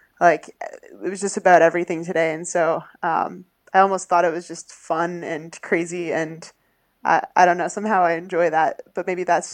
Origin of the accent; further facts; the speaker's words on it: Massachusetts, United States; Yeah, so I grew up outside of Boston on the West golf course ski track, and so we had a lot of rainy, icy, slushy, mixed weather skiing days there.